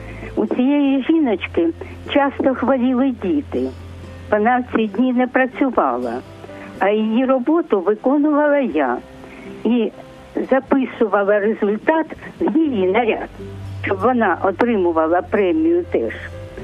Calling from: Kharkiv, Kharkiv Oblast, Ukraine

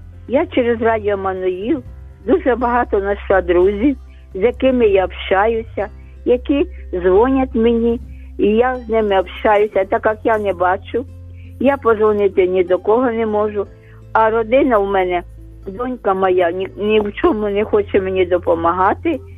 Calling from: Kyiv, Ukraine; я з Києва, з Оболоні.

